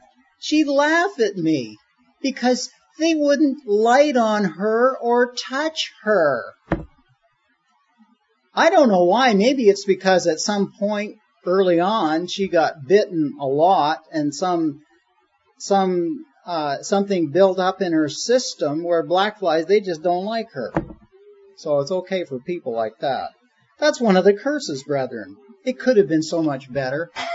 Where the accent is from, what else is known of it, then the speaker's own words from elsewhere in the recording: Mississauga, Ontario, Canada; And the first time, you know, I'm from Mississauga.